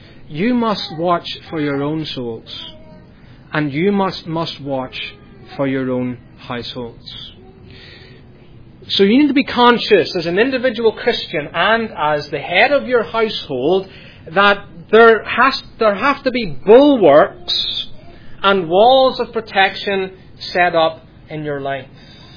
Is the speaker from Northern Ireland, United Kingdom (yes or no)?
yes; Northern Ireland, United Kingdom; Growing up in Northern Ireland in the midst of conflict, I remember as a child going into Belfast shopping with my mother.